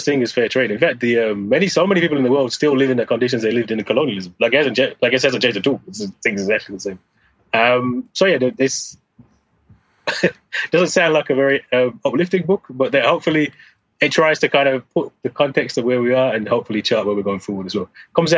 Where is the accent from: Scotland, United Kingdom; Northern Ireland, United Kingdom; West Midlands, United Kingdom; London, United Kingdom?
West Midlands, United Kingdom; Birmingham; I'm from Birmingham